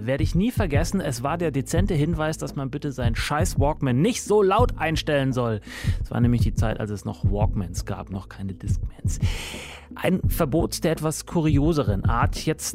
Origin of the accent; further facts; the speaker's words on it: Munich, Bavaria, Germany; Ich bin in München aufgewachsen